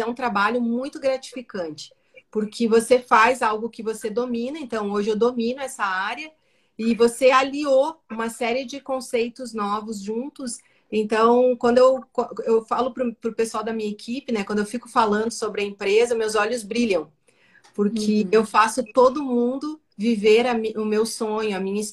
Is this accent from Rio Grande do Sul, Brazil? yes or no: yes; Rio Grande do Sul, Brazil; now in Rio do Sul, Brazil; eu sou gaúcha, né? Eu estudei, eu fiz o meu cursinho, eu fiz a minha escola, eu fiz em Porto Alegre.